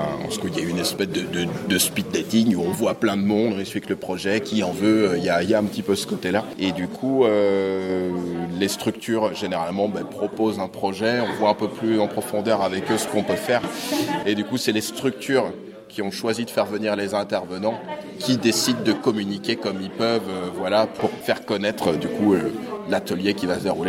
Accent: Angers, Pays de la Loire, France; Oui, on est d'Angers.

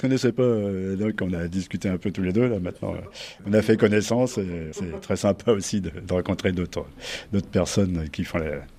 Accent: Grand Est, France; j'habite Crépy depuis les années 60, mais en fait je suis originaire de Champagne, je suis champenois d'origine, un petit village près de Troyes.

